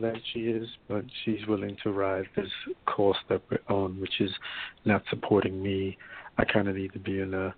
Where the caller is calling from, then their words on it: New York, United States; Oh, I'm calling from New York.